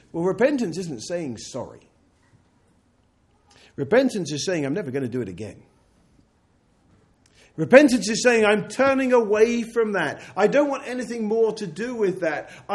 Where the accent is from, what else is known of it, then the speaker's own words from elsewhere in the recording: United Kingdom; mostly because we're British and we like to throw tomatoes and rancid eggs at these people.